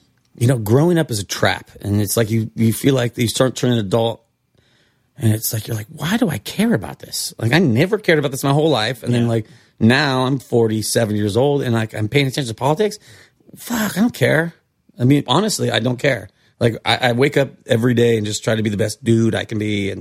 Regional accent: New York City, New York, United States; Oh, I'm a bartender from New York.

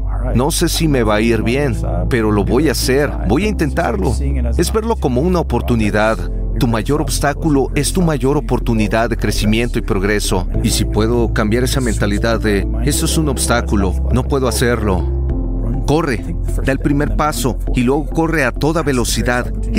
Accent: Toronto, Ontario, Canada; Tenía 15 años, me estaba congelando en Canadá, crecí en Toronto

